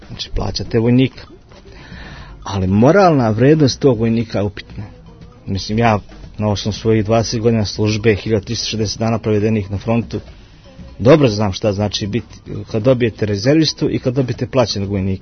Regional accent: Novi Grad, Republika Srpska, Bosnia & Herzegovina; Ja sam iz Novog Grada ili Bosanskog Novog. Novi Grad je danas u Republici Srpskoj.

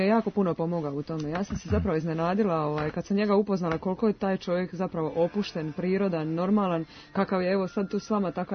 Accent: Dalmatia, Croatia; now in Zagreb, Croatia; Ja sam Dalmatinka

